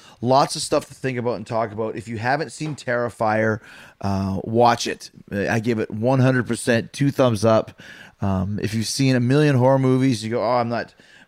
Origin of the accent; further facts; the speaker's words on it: Canada; I'm from Canada.